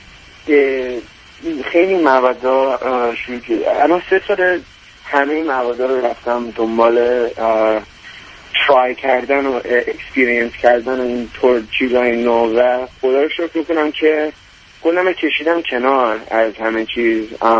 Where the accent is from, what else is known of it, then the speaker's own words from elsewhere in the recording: United States; also born or lived in Iran; تقریبا 18 سال، یعنی اینجا بزرگ شدم ولی تو ایران به دنیا آمدم.